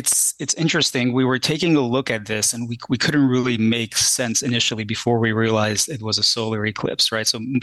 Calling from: Hawaii, United States; And I am actually calling from Hawaii.

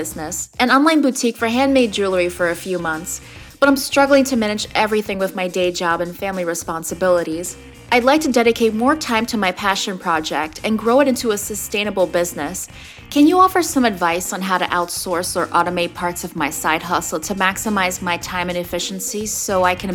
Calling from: Sacramento, California, United States; from Sacramento.

